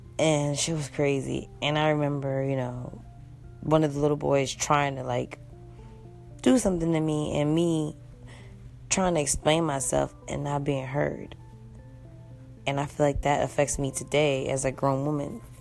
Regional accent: New York City, New York, United States; born there; I was born in New York City in Bronx Lebanon Hospital in 1986.

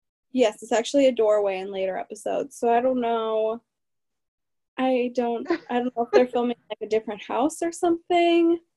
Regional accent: Midwest, United States; But I guess that's us like growing up in the Midwest in little towns. We're used to like little towns being really little.

